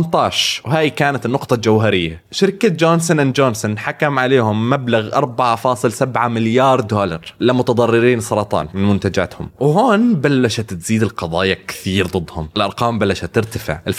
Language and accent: Arabic; Syria; أنا سوري، أنا انحط علي كثير وأنا صغير